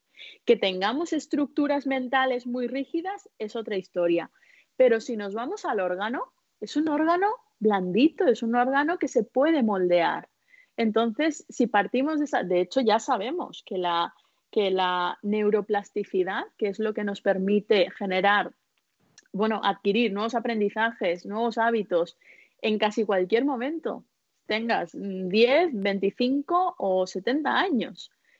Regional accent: India; Yo vengo de la India, o sea, ya ni os cuento, ¿no?

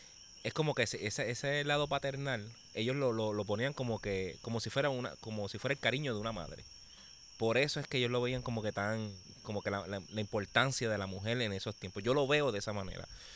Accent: Puerto Rico; Sí, es como los puertorriqueños, cuando salíamos, pues la mamá lo que te decía

